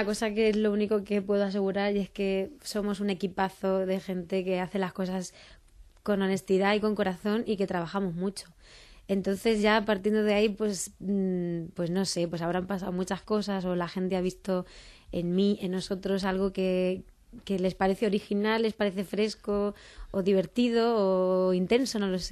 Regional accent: Castilla-La Mancha, Spain; música tradicional de La Mancha, de mi tierra

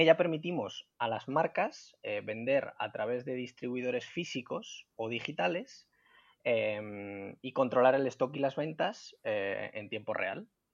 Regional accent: Madrid, Community of Madrid, Spain; accent: Madrid; now in Granada, Spain; Yo soy de Madrid, no sé si se notará en el acento

